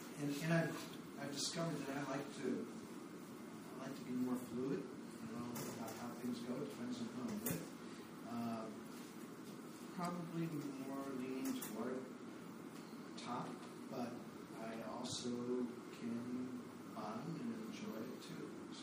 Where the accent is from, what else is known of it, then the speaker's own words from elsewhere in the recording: St. Louis, Missouri, United States; moved away as an adult; I moved here from Missouri, St. Louis, Missouri, 2 years ago this April. Spent the first 40 years of my life pretending to be straight